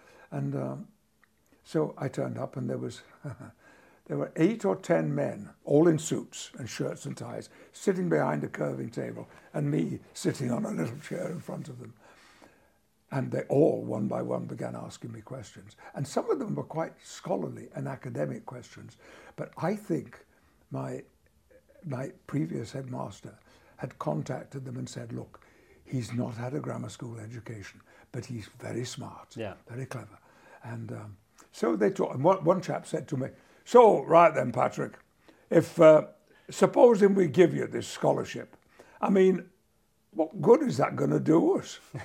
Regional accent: Yorkshire and the Humber, United Kingdom; Where I grew up in the West Riding of Yorkshire, amateur acting was incredibly popular.

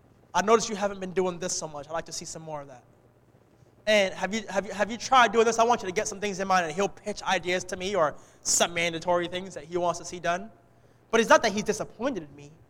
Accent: New York, United States; This street New York kid. I'm a Jamaican from New York.

